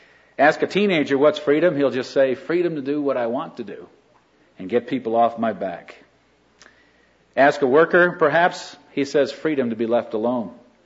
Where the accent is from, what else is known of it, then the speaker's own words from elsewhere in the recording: East Coast, United States; also born or lived in Austria / Germany; We grew up on the East Coast, my wife and I, and we just spent 11 years living over in Europe. We had a hardship assignment with the navigators, 4 years in Vienna, Austria, and then 7 years on the Rhine River in Germany.